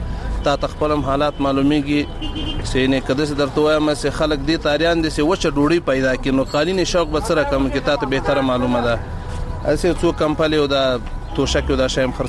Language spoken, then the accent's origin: Pashto; Logar, Afghanistan; زه د لوګر ولایت اوسیدونکی یم